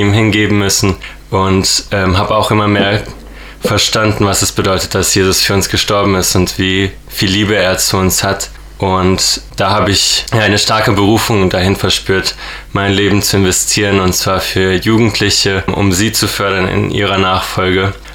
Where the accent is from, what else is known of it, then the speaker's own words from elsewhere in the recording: Germany; born there; Genau, ich bin in Deutschland geboren, meine Eltern kommen aber aus Russland. Ich durfte mit einer gläubigen Mutter aufwachsen